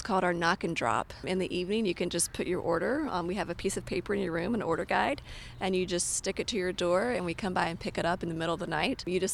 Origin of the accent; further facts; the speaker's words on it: Colorado, United States; I came from Colorado.